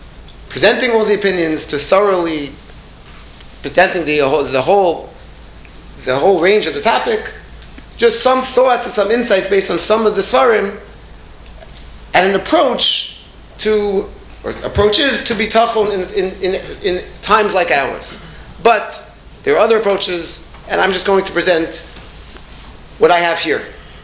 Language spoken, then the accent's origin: English; Teaneck, New Jersey, United States; I grew up in Tinek, I go back to my parents still live here